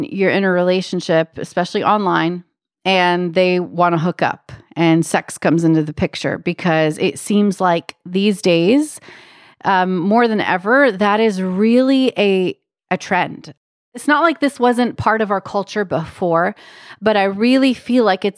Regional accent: Pennsylvania, United States; I'm from Pennsylvania.

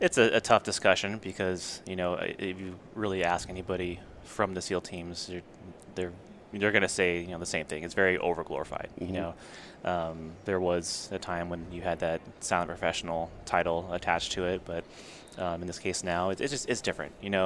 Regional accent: New Hampshire, United States; I'm from the East Coast. So I grew up in New Hampshire, and not like a stellar student or athlete or anything

